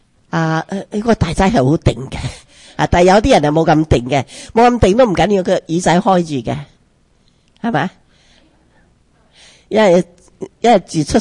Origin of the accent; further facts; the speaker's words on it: Fujian, China; 因为我哋福建人咁啊，一岁半喺度学讲嘢啦